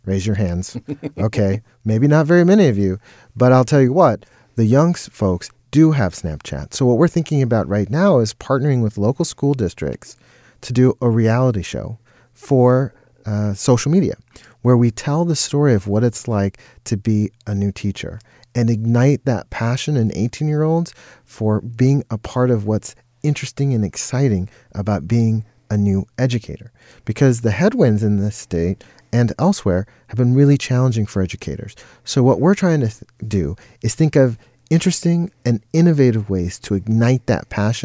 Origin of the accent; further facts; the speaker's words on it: Michigan, United States; moved away; Even though I grew up in Michigan, I left Michigan during the last century.